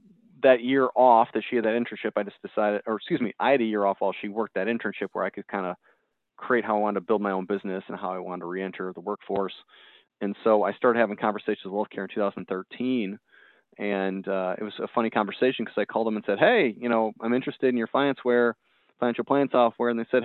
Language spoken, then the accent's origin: English; Detroit, Michigan, United States; So born and raised in Metro Detroit, and went to University of Michigan, go blue.